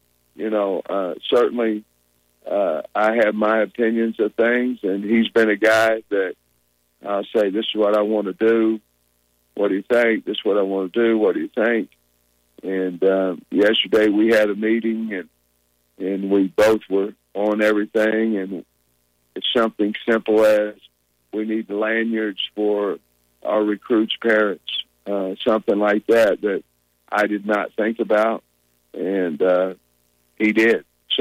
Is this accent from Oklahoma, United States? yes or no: yes; Grove, Oklahoma, United States